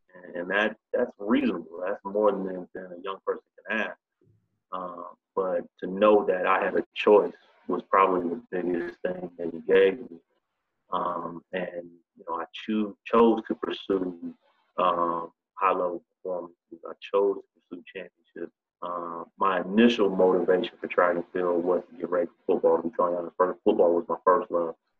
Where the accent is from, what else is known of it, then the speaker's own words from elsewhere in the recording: Chattanooga, Tennessee, United States; I grew up in Chattanooga, Tennessee. My father was a high school assistant football coach and head track coach.